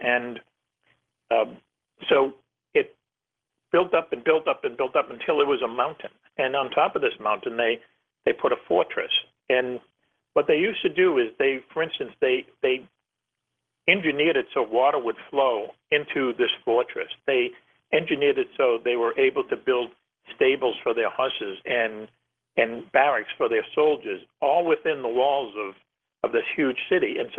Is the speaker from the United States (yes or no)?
yes; Boston, Massachusetts, United States; Somebody that I know that I grew up with in Boston, I've known since grade school